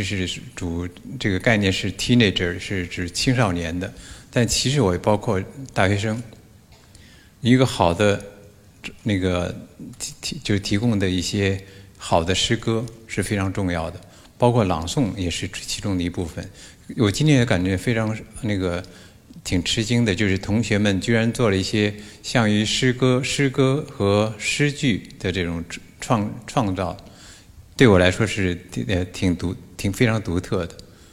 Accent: Beijing, China; 这个我在这个出生长大的一个城市

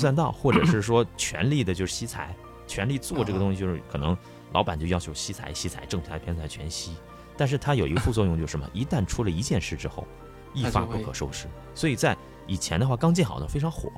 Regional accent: Guangdong, China; 作为一个广东人，又一个潮汕人来讲，肯定对这个东西很熟悉啊

